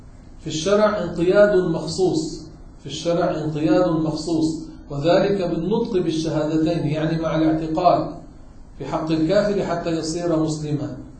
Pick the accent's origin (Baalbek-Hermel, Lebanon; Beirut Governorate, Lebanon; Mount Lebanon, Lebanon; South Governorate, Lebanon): Beirut Governorate, Lebanon; Beirut; كثير من العوام عندنا ببيروت بيقولوا اللهم صل على النبي، اللهم صل على روح النبي.